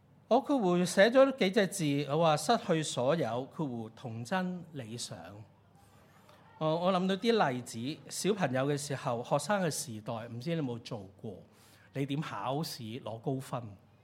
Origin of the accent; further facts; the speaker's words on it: China; 我们中国人很熟的、我们讲苦，人生有什么苦啊？